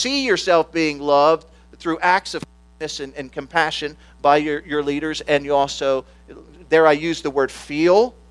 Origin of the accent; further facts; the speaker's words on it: United States; now in United Kingdom; And that, and particularly in Britain, I'm the most expressive person probably in our church as an American.